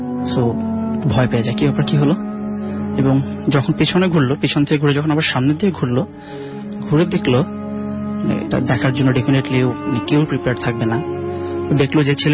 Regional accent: Dhaka, Dhaka Division, Bangladesh; এসেছি ঢাকা থেকে।

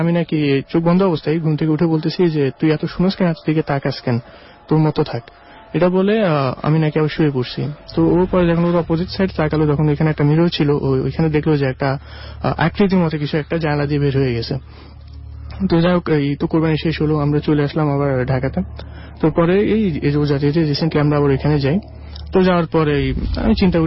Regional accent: Mirpur, Dhaka Division, Bangladesh; আমি মিরপুর থেকে এসেছি।

